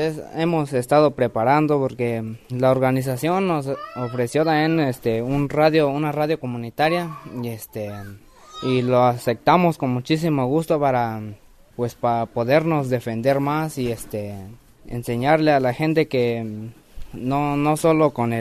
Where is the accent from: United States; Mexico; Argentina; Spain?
Mexico; Mixteca; Yo vengo de un pueblo de la Mixteca y soy estudiante. Yo estudio en la preparatoria de Santa Cruz